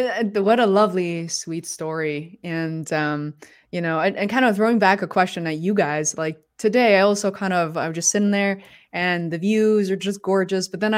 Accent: Beijing, China; also born or lived in Boston; Growing up in Beijing, you know, our home wasn't spacious, but it was like, okay, cool.

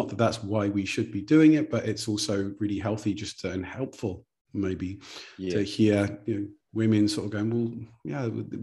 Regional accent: England, United Kingdom; it's especially growing up in England

